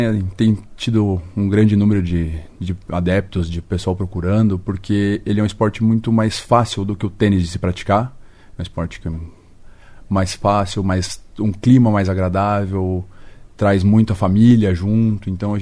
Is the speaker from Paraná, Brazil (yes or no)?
yes; Curitiba, Paraná, Brazil; moved away as an adult; now in Cascavel, Brazil; Isso, eu sou de Curitiba. Eu vim para cá no mês de junho do ano passado. Então faz um ano e pouquinho que eu já estou aqui.